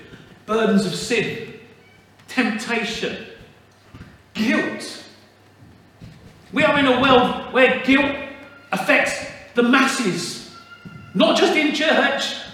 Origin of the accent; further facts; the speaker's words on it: United Kingdom; We're very good, because we're British, at putting on a brave face.